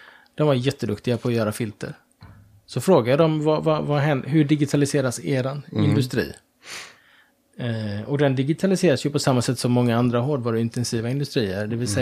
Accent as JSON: {"language": "Swedish", "town": "Gothenburg", "region": "Västra Götaland County", "country": "Sweden", "tie": "born or raised there", "said": "Jag är uppvuxen i Göteborg"}